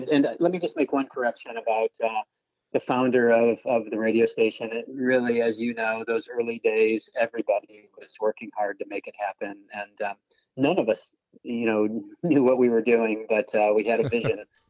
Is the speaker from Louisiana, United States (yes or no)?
no; Coutts, Indiana, United States; moved away; also born or lived in Lakeside, Michigan; So I grew up in actually a small town in Indiana, Coutts, Indiana, until 1970, and our family then moved to Southwest Michigan, Lakeside, in 1970.